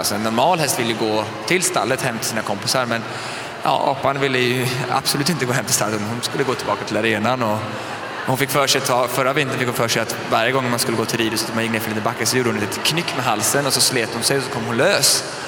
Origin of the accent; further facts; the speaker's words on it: Sweden; Jag har inte varit hemma i Sverige så länge, utan jag har ju varit utomlands och jobbat väldigt länge.